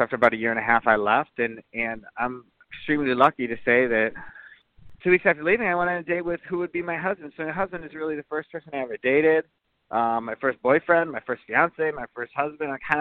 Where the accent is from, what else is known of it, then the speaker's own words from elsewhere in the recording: Wisconsin, United States; for me at the time growing up in Wisconsin, relationships meant children